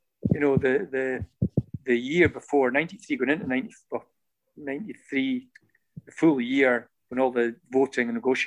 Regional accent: Inverness, Scotland, United Kingdom; born here many moons ago

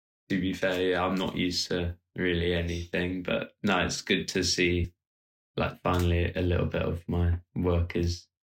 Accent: St Albans, East of England, United Kingdom; I'm from St. Albans, so it's like 10 minutes ride.

